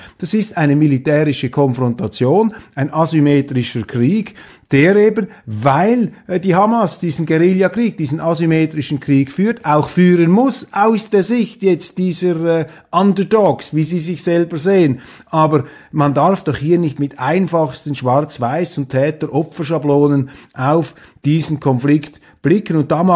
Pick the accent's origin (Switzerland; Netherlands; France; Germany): Switzerland; für mich jetzt zumindest, in meiner Betrachtung als Schweizer